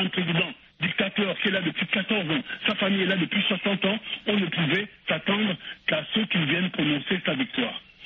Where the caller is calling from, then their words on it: Montreal, Quebec, Canada; je suis poste de Tasbou, je suis à Montréal, au Canada.